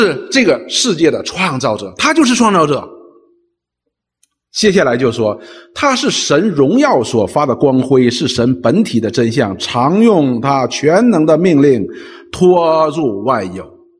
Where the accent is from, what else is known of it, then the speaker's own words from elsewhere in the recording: China; 我们中国人说有九个太阳